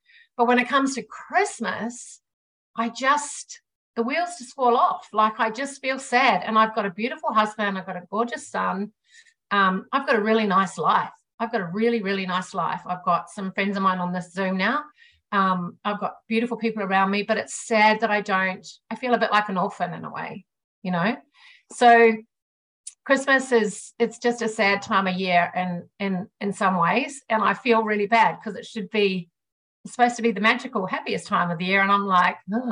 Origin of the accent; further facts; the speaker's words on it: New Zealand; moved away as an adult; now in Australia; And so I grew up in New Zealand. I live in Australia now, but I, you know, when I was 18, I bolted to the other side of the world